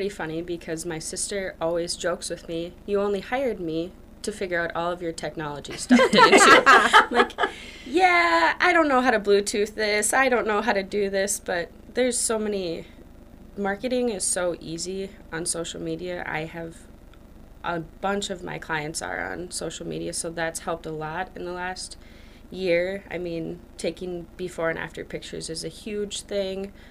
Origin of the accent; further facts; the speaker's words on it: Windham, Minnesota, United States; also born or lived in Bemidji; Yep, I'm from Windham. Always have lived here. Besides a couple years, I moved up north in Bemidji.